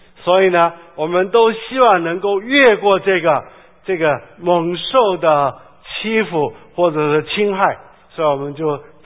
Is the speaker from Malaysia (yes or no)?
no; China